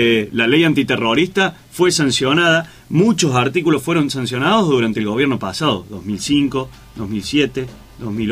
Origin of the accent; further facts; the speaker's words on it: Córdoba, Argentina; lo que nos tocó vivir como sociedad cordobesa en su momento allá con el levantamiento policial